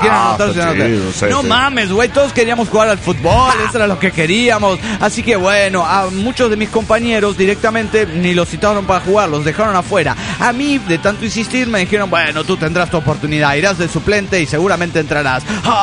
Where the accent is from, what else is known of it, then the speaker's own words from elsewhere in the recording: Nezahualcóyotl, State of Mexico, Mexico; now in Toluca, Mexico; de Netzahualcoyotl, todo ahora en Toluca, México.